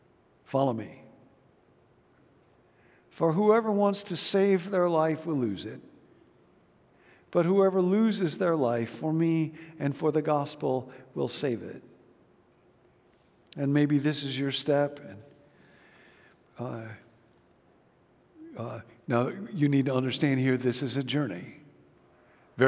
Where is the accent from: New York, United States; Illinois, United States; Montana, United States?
Illinois, United States; Rockford; moved away as an adult; Years ago, I grew up in Rockford, Illinois. I'd come to California to go to grad school at Fuller, and I went back to Rockford to visit my folks.